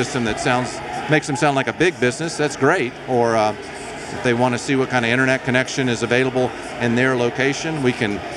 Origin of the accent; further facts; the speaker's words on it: Kentucky, United States; In Tennessee, even though I'm from Kentucky